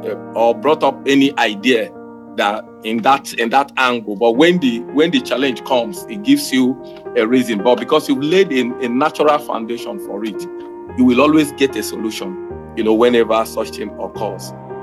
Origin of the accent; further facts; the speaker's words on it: Nigeria; What am I supposed to do being a Nigerian as a citizen?